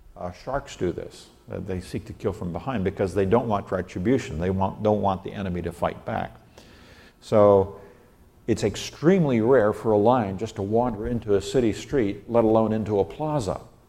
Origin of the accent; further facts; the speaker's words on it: Nigeria; I grew up in Nigeria, West Africa, and where there were still some lions out in the wild and so forth.